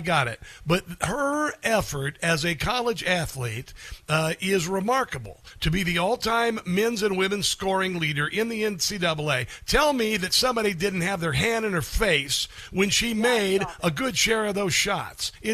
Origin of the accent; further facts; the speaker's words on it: Iowa, United States; I grew up in Iowa.